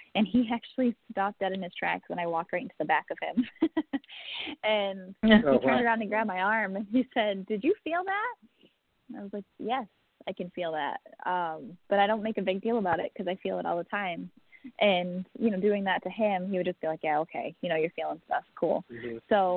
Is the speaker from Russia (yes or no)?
no; New England, United States; growing up in New England, everything is super old and super haunted.